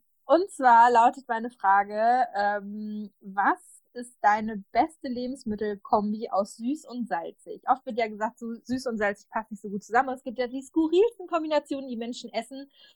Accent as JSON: {"language": "German", "region": "North Rhine-Westphalia", "country": "Germany", "said": "ich komme ja aus Westfalen und was da tatsächlich gar nicht so unüblich ist, ist Rosinenstuten mit Salami zu essen."}